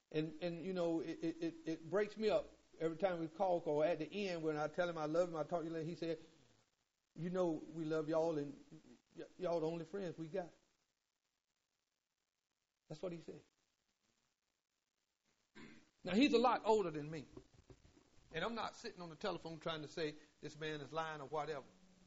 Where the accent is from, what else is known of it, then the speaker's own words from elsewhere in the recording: Willard, United States; I'm slow. I'm from Willard.